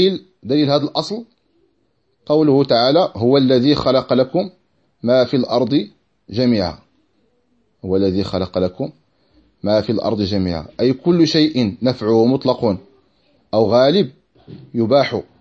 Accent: Morocco; أكل فاكهة حب الملوك عندنا في المغرب

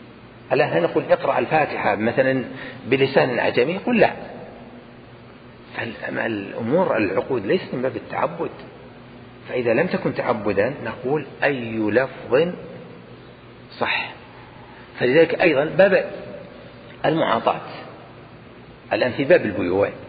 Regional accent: Najd, Saudi Arabia; أليس هذا عمل الناس عندنا في نجد؟

